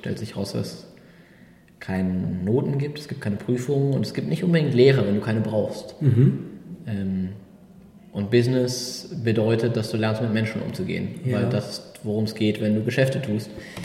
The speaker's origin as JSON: {"language": "German", "country": "Germany", "tie": "born or raised there", "lives_now": "Spain", "said": "Ich bin südlich von Köln am Rand vom Westerwald aufgewachsen. Ich bin Österreicher, was meine Nationalität angeht, habe aber in Österreich nie gelebt, was man an meinem Akzent hört. Mit Familie von ein bisschen überall"}